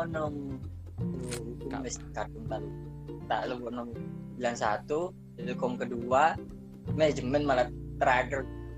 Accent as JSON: {"language": "Indonesian", "region": "Kalimantan", "country": "Indonesia", "said": "Aku kan asal Kalimantan sih."}